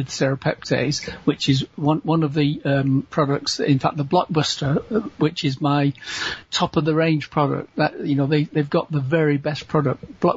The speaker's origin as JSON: {"language": "English", "region": "England", "country": "United Kingdom", "said": "You know, I'm from England, as you know, and we have the same thing."}